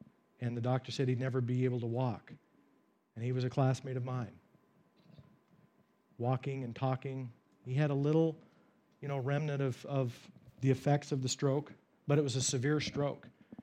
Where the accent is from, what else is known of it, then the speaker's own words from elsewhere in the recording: Oregon, United States; Her husband was from the state of Washington, which is just north of my home state.